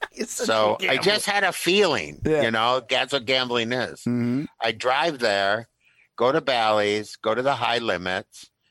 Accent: Minnesota, United States; as a Minnesotan as I am, a very Midwesterner

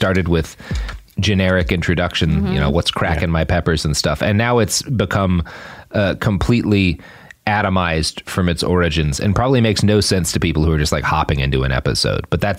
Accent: Texas, United States; Yeah, you know it is indelibly printed on my soul. There's all sorts of things about me that are very deeply Texan, but like, totally.

